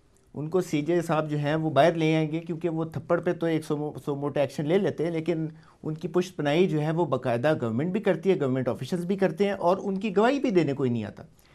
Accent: Punjab, Pakistan; now in Karachi, Pakistan; میں خود پنجاب سے ہوں

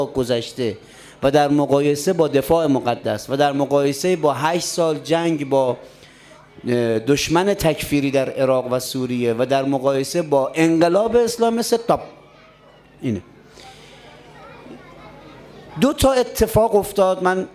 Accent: Qom, Iran; من اصالتاً اهل قم هستم.

